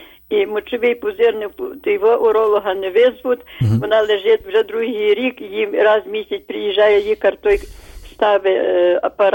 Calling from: Lviv, Lviv Oblast, Ukraine; Я зі Львова.

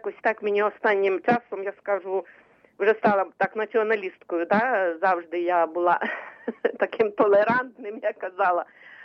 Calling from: Vinnytsia Oblast, Ukraine; я з Вінниччини.

